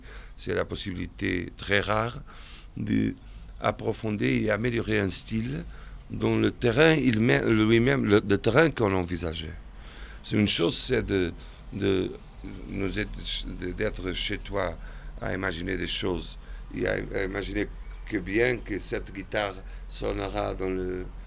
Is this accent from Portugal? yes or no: yes; Portugal; je suis portugais, ça c'est une condition que je ne pourrais jamais abandonner.